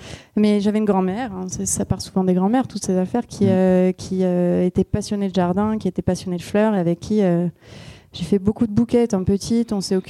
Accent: Paris, Île-de-France, France; Moi, j'ai grandi à Paris. Je suis née à Paris.

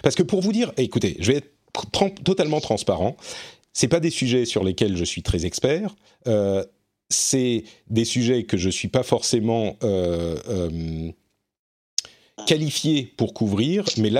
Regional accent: France

